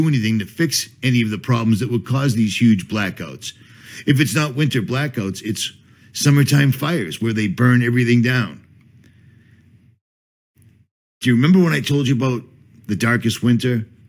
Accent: Northeast, United States; I'm from the Northeast. I'm used to riding my mountain bike in the snow.

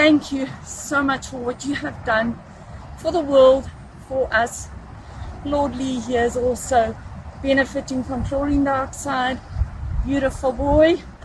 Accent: Durban, KwaZulu-Natal, South Africa; And this is …. We are from Durban, South Africa.

